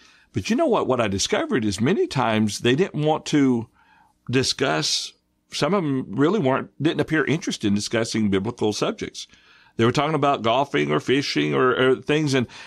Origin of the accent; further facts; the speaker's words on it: Georgia, United States; None of these cities where I grew up around near Atlanta, you know